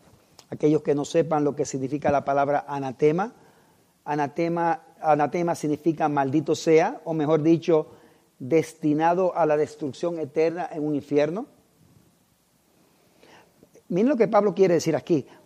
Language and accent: Spanish; Puerto Rico; Yo no sé, pero no sé usted, pero yo soy puertorriqueño. Y siempre aquí no hay muchos puertorriqueños.